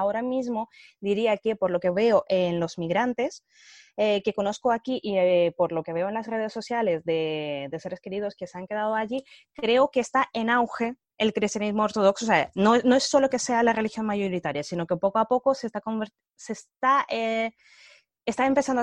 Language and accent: Spanish; Moscow, Russia; born there; Spanish is a second language; yo nací en Rusia, en Moscú en concreto, y tengo mi linaje, digamos, sería un poco mezcla de las repúblicas socialistas soviéticas